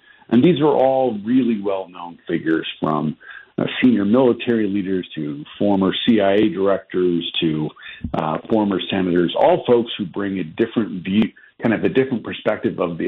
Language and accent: English; Michigan, United States; So I grew up in Michigan.